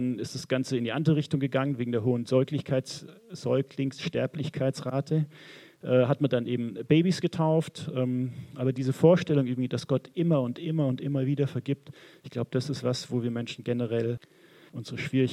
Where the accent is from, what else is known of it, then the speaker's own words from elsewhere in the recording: Southern Germany, Germany; als ich Jugendlicher war, bin ich in eine Gemeinde gegangen, in Süddeutschland, wo ich herkomme.